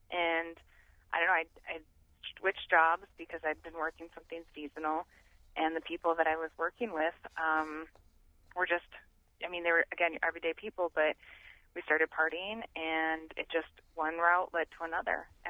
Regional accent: Montana, United States; And so we were raised in Montana

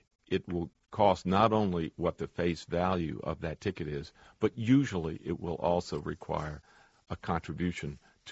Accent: United States; your note that I grew up in the United States is quite significant

